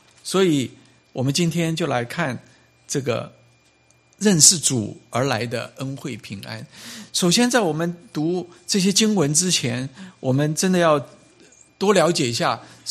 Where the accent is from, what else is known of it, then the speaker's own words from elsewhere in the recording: United States; 就像我们美国人讲 How are you doing 啊